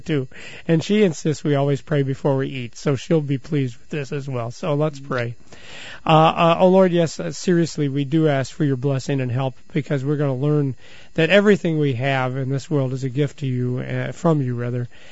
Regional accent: Independence, Midwest, United States; Born and raised in Independence, Paul.

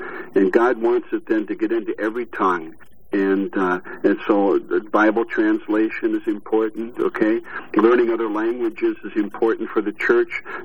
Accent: Waverly, Iowa, United States; I started out, of course, growing up in the Midwest. I was really pretty blessed to grow up in Iowa, of all places, a town called Waverly.

